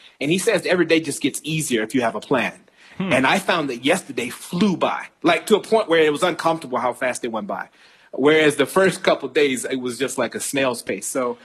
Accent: United States; as an American

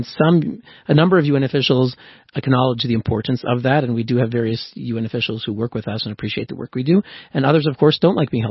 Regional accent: Canada; now in Switzerland; I'm Canadian. I live in Switzerland.

